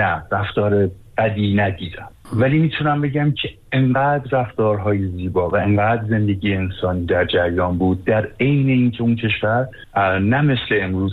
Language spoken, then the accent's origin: Persian; Iran; من متاسفانه نه تنها ایرانی گک نیستم بلکه ایرانی هستم.